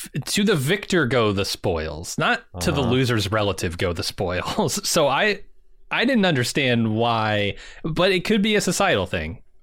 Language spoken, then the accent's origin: English; United States; as an American, we all have a tinge of that kind of in us